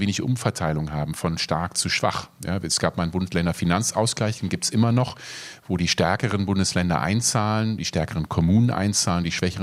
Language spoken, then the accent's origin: German; North Rhine-Westphalia, Germany; Ich bin in Nordrhein-Westfalen aufgewachsen oder in Rheinland-Pfalz, auch zwei Regionen, die große, große Probleme haben.